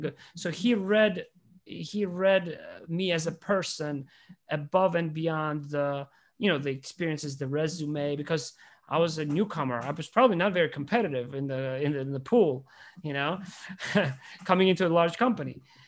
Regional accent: Georgia; I follow the Italian team growing up in the Republic of Georgia. Since the age of four

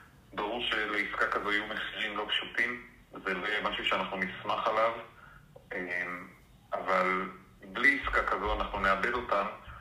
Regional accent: Northern District, Israel; אמנם בכמעט עשור האחרון, מוקד החיים שלי בנחל עוז, אבל בתור ילד אני גדלתי בגבול הצפון, אבא שלי היה איש צבא, שירת בלבנון, כל הילדות שלי הייתה במקומות שעכשיו מופגזים לאורך הגזרה הזאת

